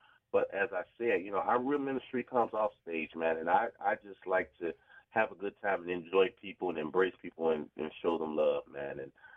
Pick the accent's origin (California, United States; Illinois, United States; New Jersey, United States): Illinois, United States; Chicago; people have really learned to embrace each proud to say I'm from Chicago.